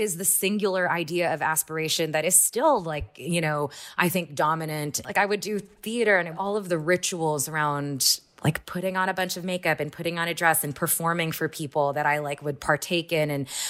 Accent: Houston, Texas, United States; I grew up in Houston, Texas. I was on scholarship at this very rich, very white, very evangelical Christian school.

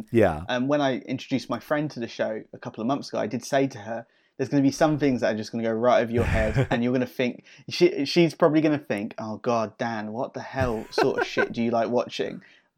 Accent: United Kingdom; as a British person from outwardly looking into the US

